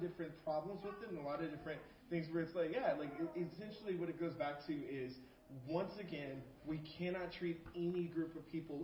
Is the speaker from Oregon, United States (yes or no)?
no; Texas, United States; I was born and raised in Texas. Be more American than that.